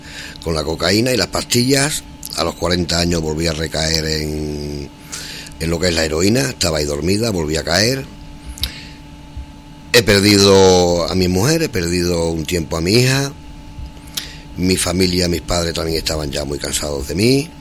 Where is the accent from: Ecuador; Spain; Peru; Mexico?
Spain; Garrovillas, Extremadura; born there; Bueno, pues yo tengo 47 años, nací en Garrovillas